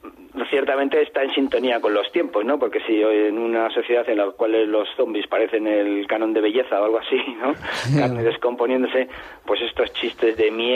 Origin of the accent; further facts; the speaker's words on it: Madrid, Community of Madrid, Spain; now in Extremadura, Spain; yo, aunque vivo en Extremadura desde hace años, soy madrileño y tengo ahí bastante familia